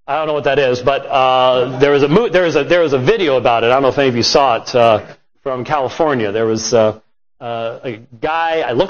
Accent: Scotland, United Kingdom; I'm Scottish. Okay? It ain't happening.

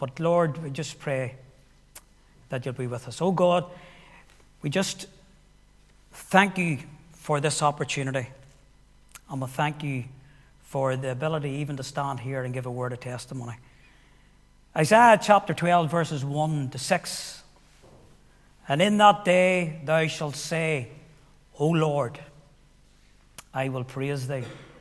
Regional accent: Armagh, Northern Ireland, United Kingdom; I'm from Armagh City. I am a member of Armagh Free Presbyterian Church. In fact, I have attended there all my life.

